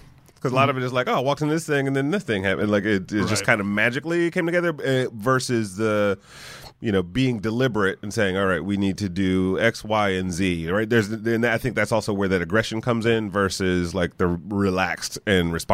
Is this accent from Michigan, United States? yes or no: yes; Detroit, Michigan, United States; Cause I grew up in Detroit and you know, my first job out of college, I worked at Chrysler